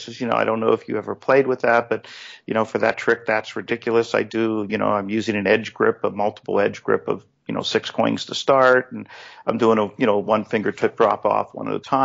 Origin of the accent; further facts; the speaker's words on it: Pittsburgh, Pennsylvania, United States; I'm the magician from Pittsburgh.